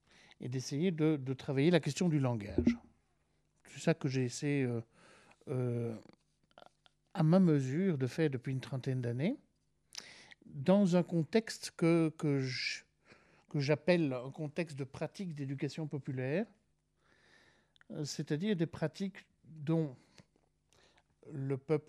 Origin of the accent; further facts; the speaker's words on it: Belgium; je viens de Belgique, hein, nul n'est parfait, je suis philosophe nomade.